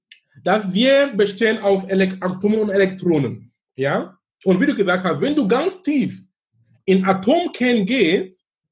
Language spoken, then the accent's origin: German; Cameroon; In Frankfurt oder in Hamburg oder in Kamerun, wo ich herkomme, oder in Indien, es ist egal.